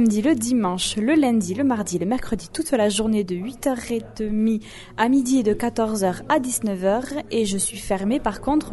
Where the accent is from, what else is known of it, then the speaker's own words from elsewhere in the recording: Bordeaux, Nouvelle-Aquitaine, France; now in Mauléon, France; Je suis de Bordeaux.